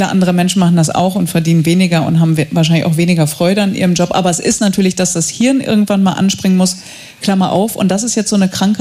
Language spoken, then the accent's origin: German; Datteln, North Rhine-Westphalia, Germany; Ich komme aus Datteln, Sie haben es vorhin gesagt, also aus der Nähe von Dortmund.